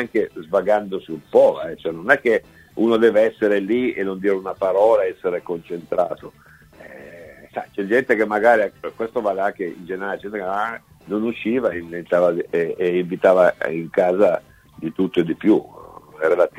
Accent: Vercelli, Piedmont, Italy; io ho fatto il collegio a Torino, sono vercellese, quindi delle volte stavo direttamente dalle mie parti

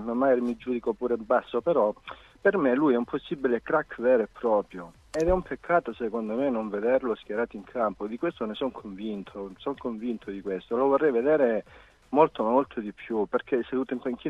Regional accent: Calabria, Italy; io sono ormai sono calabrese, quindi siamo abbastanza distanti.

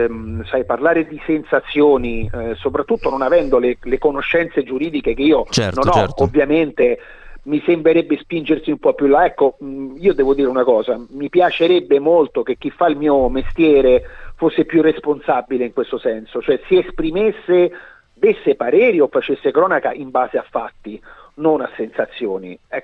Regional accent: Rome, Lazio, Italy; Io sono romano

